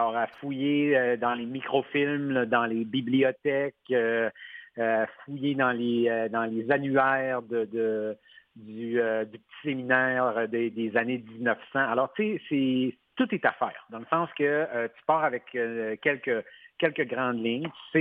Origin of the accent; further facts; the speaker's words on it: Quebec, Canada; je suis un natif du Saguenay